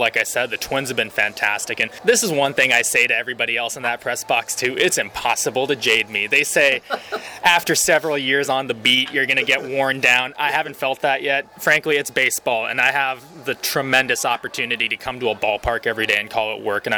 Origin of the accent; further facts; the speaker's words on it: Minnesota, United States; Honestly, I grew up in Minnesota, and so moving back into Minnesota once I got this job last offseason, I was just hoping to settle in and get to know my high school friends and all that again